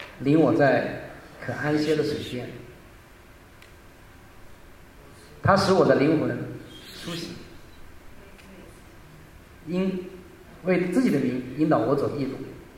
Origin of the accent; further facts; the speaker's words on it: Guangdong, China; 我是广东人啊，我不但是广东人，我是客家人啊。